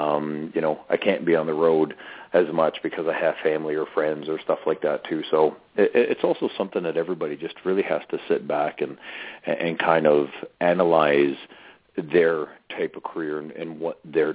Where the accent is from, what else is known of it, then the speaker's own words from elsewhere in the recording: Sudbury, Ontario, Canada; in Kingston and in my hometown of Sudbury